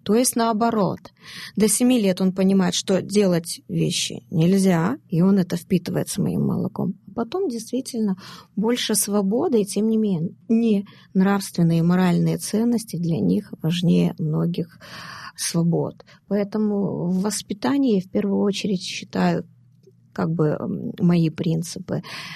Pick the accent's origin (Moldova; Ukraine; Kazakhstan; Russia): Moldova; я горжусь тем, то, что я родилась здесь, я молдаванка.